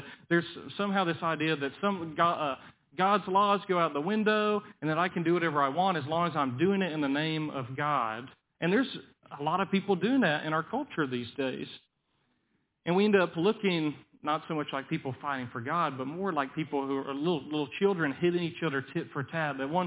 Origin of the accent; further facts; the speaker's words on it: Florida, United States; accent: Southern; hey, I'm from the Panhandle of Florida. That's as bad of an accent as it gets, okay?